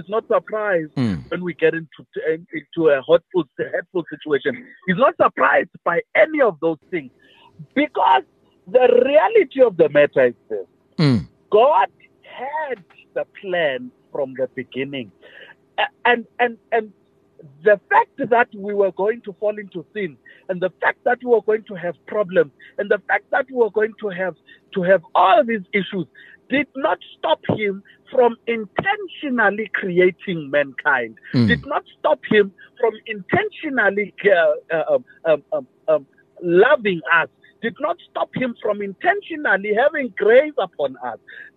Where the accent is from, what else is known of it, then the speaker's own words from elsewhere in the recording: Soweto, Gauteng, South Africa; a guy I grew up with in Soweto